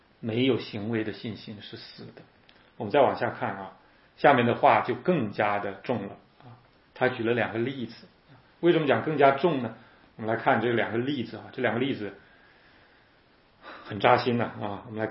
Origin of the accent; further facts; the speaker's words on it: China; 你不会我们中国人讲动恻隐之心吗？